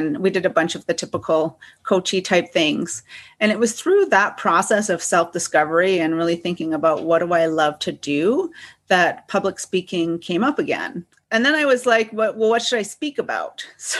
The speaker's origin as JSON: {"language": "English", "town": "Guelph", "region": "Ontario", "country": "Canada", "tie": "born or raised there", "said": "they're called Guelphites. So I was born and raised in Guelph."}